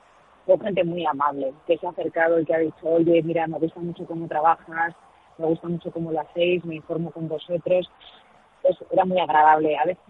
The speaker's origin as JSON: {"language": "Spanish", "town": "Santurce", "region": "Basque Country", "country": "Spain", "tie": "born or raised there", "said": "Yo voy mucho a mi pueblo, siempre que puedo me estaba Santurce"}